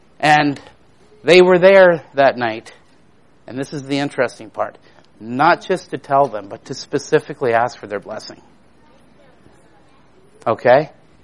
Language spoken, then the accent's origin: English; Canada; now in United States; Canada, where I'm from, based on my really bizarre accent